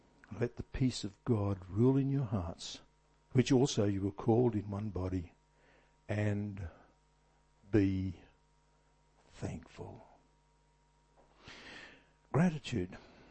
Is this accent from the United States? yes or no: no; Australia; because I'm an Aussie.